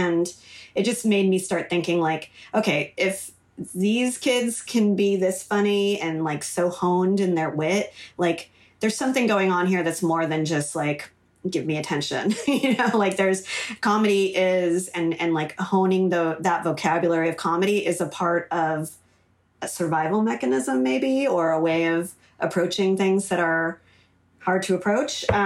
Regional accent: Los Angeles, California, United States; I grew up in LA. I'm third generation LA, very rare.

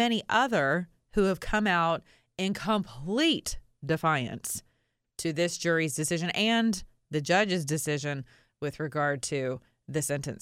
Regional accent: United States; as a Christian, as an American, as a patriot, as a conservative

